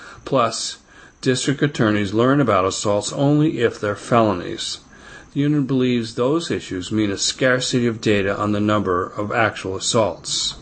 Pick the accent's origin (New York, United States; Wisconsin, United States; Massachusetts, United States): Massachusetts, United States; Brockton; I'm from Brockton, however, a lot of my students and following are from this area